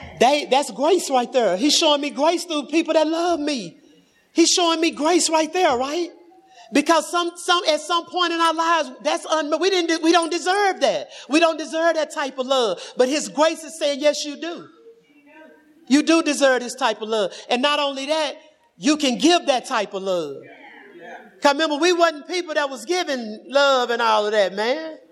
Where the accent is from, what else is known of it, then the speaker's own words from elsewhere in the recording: Lubbock, Texas, United States; You know, I'm from Lubbock. We went to church. We were PK kids, right?